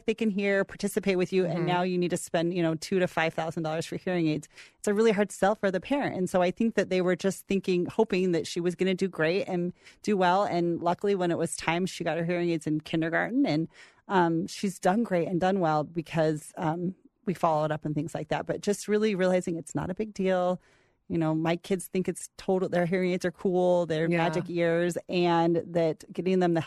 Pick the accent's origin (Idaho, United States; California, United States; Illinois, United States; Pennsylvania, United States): Idaho, United States; Boise; You know, I grew up here in Boise. I remember going to my first concert as a teenager